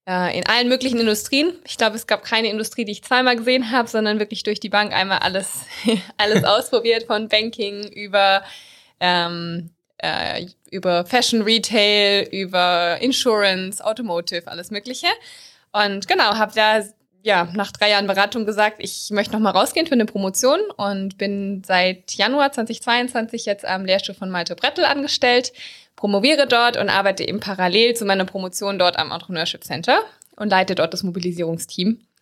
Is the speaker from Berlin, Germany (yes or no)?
no; Baden-Württemberg, Germany; accent: Swabian; also born or lived in Heidelberg; now in Cologne, Germany; ich bin 30 Jahre alt, lebe in Köln. Gebürtig komme ich aus dem Schwabenland. Man hört es vielleicht leicht an meinem Dialekt. Also aus einem kleinen, wirklich sehr kleinen Dorf zwischen Stuttgart und Ulm, da bin ich aufgewachsen.